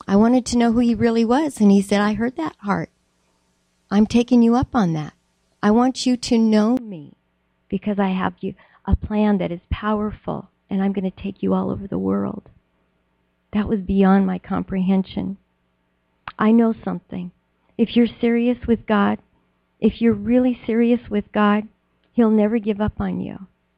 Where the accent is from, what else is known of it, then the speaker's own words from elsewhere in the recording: Ketchikan, Alaska, United States; You're bringing me back to my hometown? I remember saying I would never live in Ketchikan when I was 16. I'm over 60 now. I'm here still.